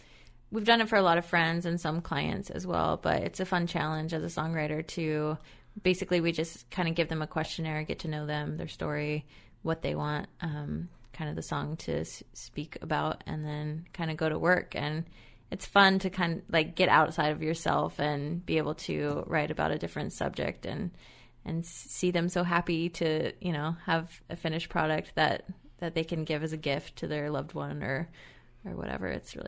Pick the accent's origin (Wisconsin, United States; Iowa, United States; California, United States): California, United States; Fresno; That's actually my hometown.